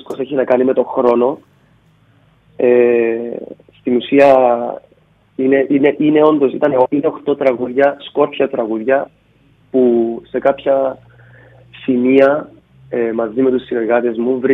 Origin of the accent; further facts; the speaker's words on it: Cyprus; Λοιπόν, έχω κατάγομαι από την Κύπρο.